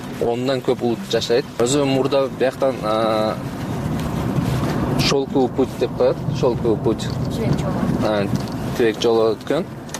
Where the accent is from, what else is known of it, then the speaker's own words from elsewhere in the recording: Uchkurgan, Batken Region, Kyrgyzstan; эл үчүн бала чакабыз ушул жерде, яны ушул жерде өсүп, ушул жерде чоңойгонбуз да.